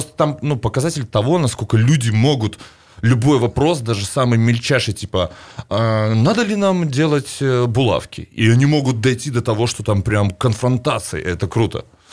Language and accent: Russian; Belarus; Ну, как мы белорусы?